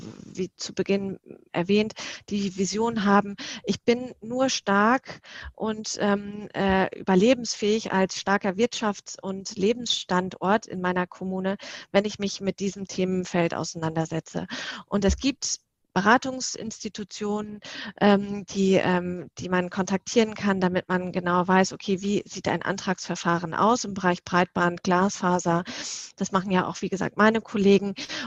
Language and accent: German; Northern Germany, Germany; born there; now in Berlin, Germany; ich selber sitze hier in Berlin, habe aber auch dauernd immer mal wieder irgendwelche Störungen und komme gebürtig aus dem Norden